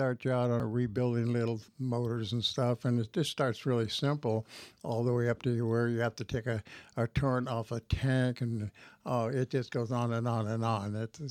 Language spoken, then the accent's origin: English; Castro Valley, California, United States; also born or lived in Oakland; No, I was born in Oakland, California. I lived there till the fourth grade, and then my mom and dad bought a house out in Castro Valley, and I went to Castro Valley High.